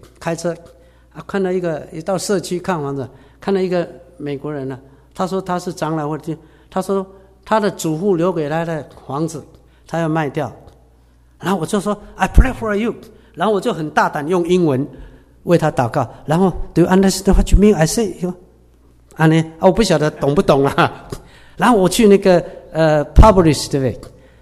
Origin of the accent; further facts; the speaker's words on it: Taiwan; moved away; 我从台湾来2000